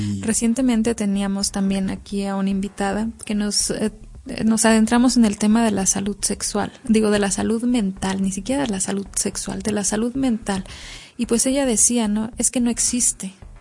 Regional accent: Villa Unión, Durango, Mexico; yo vengo de la zona rural, también hay mucha diversidad de donde yo vengo, que es Villa Unión Puanas

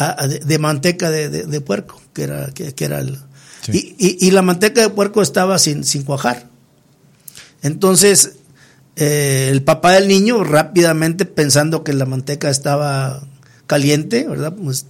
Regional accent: Mexico; Mientras que en México se tiene que cortar el frijol, ya sea con máquina o a mano, trillar. Pero en México no usamos

